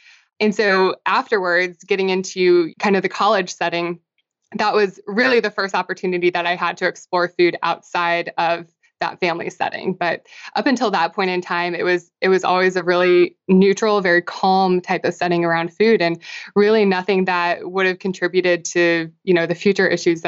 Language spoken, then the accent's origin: English; Midwest, United States; But I grew up in the Midwest. I mean, kind of a traditional family setting.